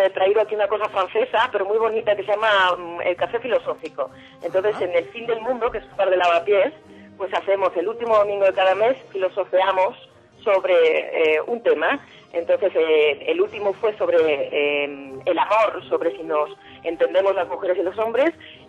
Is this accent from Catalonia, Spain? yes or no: no; Granada, Andalusia, Spain; y yo soy de Granada, con lo cual me parecía mucho aquella gente